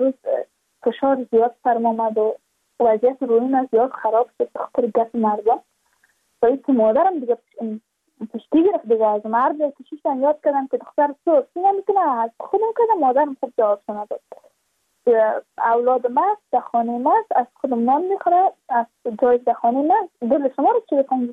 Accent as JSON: {"language": "Persian", "region": "Badakhshan", "country": "Afghanistan", "said": "چون ما از بدخشان هستیم"}